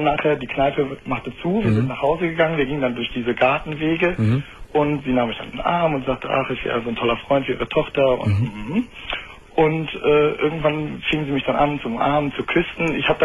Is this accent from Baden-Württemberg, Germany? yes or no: no; Düsseldorf, North Rhine-Westphalia, Germany; ich komme aus Düsseldorf und das ist ja eigentlich eine ziemlich Karnevalshochburg.